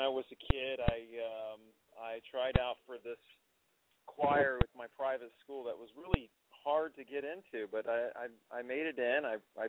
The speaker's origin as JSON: {"language": "English", "region": "Florida", "country": "United States", "said": "Yeah, I'm from Florida, and I'm in Florida right now, soaking it up, just loving it."}